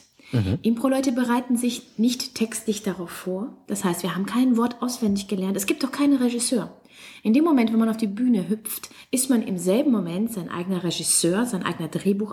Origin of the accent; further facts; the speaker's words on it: Poland; now in Mannheim, Germany; ich komme eigentlich aus Polen, lebe aber in Mannheim, studiert habe ich in Konstanz in England und auch in Bordeaux in Frankreich.